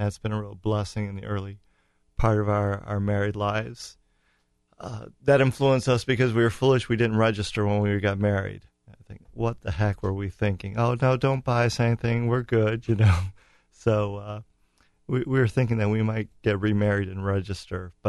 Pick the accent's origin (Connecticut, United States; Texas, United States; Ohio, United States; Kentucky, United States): Ohio, United States; Euclid; I grew up in Euclid, Ohio, which is an east side suburb of Cleveland.